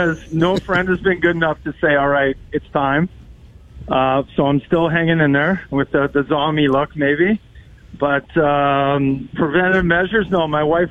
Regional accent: Calgary, Alberta, Canada; now in United States; Hey, come on, I'm from Calgary.

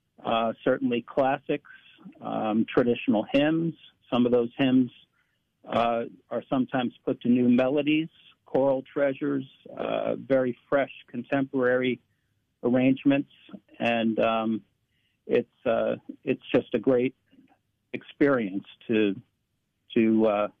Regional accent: Akron, Ohio, United States; And I grew up partly in the Salvation Army in Akron at the age of six, learning how to play a cornet.

